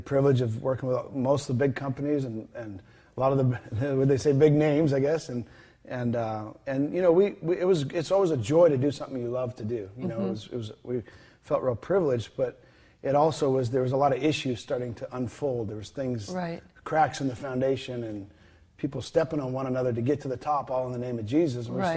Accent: Ontario, Canada; And in Ontario, Canada's where I grew up, and great Christian family

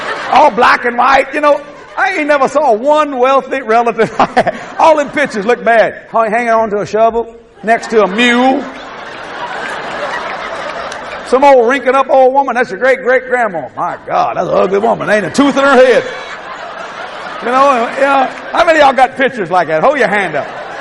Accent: Louisiana, United States; See, I'm a Cajun boy. … I'm a Frenchman.

